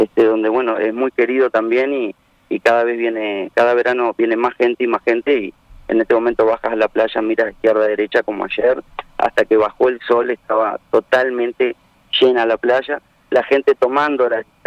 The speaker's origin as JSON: {"language": "Spanish", "region": "Miranda", "country": "Venezuela", "said": "el balneario típico de los que somos de Tuy"}